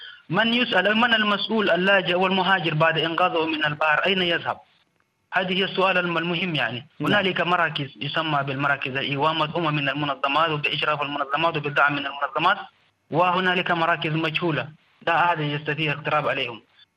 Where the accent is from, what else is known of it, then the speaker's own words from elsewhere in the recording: Darfur, Sudan; now in Libya; أنا هربت من دارفور من معسكرة النزوح في دارفور، حتى الآن أنا لا أعرف بلدي وين دارفور، وطالب لجوء لا أستطيع الاستقرار في السودان أم مواصلة تعليم. تعرضت لعدة انتهاكات في السودان فهربت إلى ليبيا